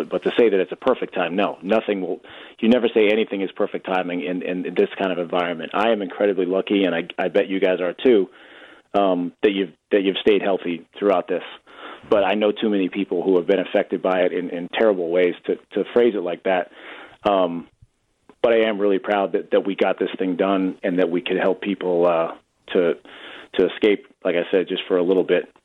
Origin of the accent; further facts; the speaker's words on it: Boston, Massachusetts, United States; I love the little story arc, especially as a Bostonian